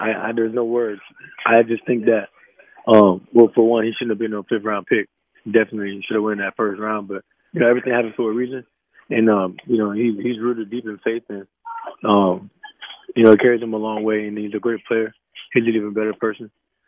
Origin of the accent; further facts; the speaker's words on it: Florida, United States; And, you know, I'm from Florida, so kind of like watching him at Florida State and Miami Central